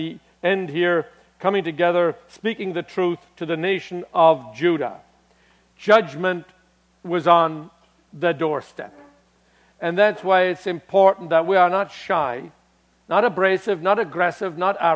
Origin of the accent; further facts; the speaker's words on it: United States; one of our very own, I'm an American